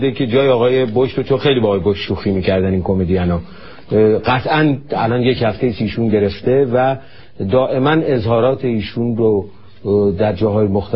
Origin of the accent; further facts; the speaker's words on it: Iran; من واقعا به عنوان یک ایرانی وقتی اینجا نشستم نگاه کردم